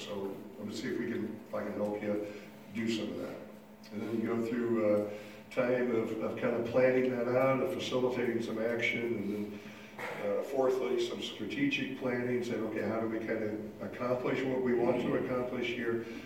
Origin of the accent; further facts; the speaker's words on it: Lincoln, Nebraska, United States; also born or lived in Sioux City, United States; Lynn and I both grew up in Nebraska. I grew up in Lincoln, actually born in Sioux City, Iowa. My parents moved to Lincoln, Nebraska when I was still young.